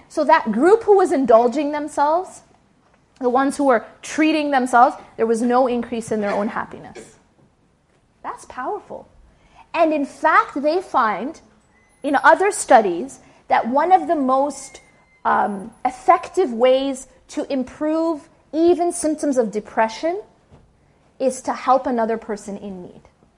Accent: Wisconsin, United States; I grew up in Wisconsin.

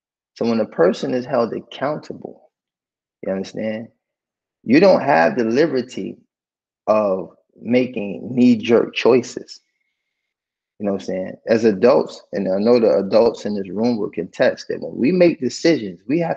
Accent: New York City, New York, United States; because growing up in Harlem, once again, nothing is simple.

